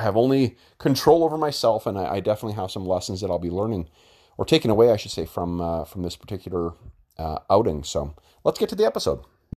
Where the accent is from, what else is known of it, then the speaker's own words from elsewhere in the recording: Winnipeg, Manitoba, Canada; Norse myths come made flesh in central Canada, in Winnipeg, my hometown.